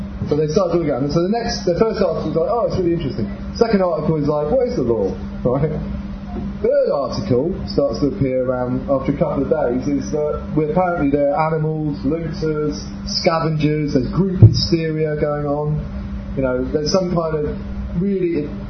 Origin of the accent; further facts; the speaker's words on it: East of England, United Kingdom; Well, I haven't got a white van, but I'm from Essex